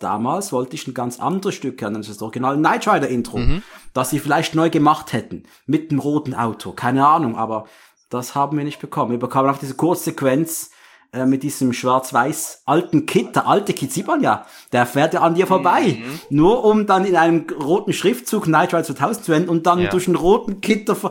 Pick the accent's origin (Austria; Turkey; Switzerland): Switzerland; Muttenz, Basel-Landschaft; war unterwegs in meiner Heimatstadt Muttenz.